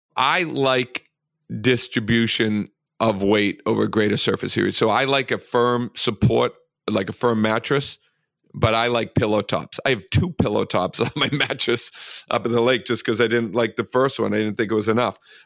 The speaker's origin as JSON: {"language": "English", "town": "Malden", "region": "Massachusetts", "country": "United States", "tie": "born or raised there", "said": "I grew up in Malden, Massachusetts, on the busy highway, on the busy road, on my front porch."}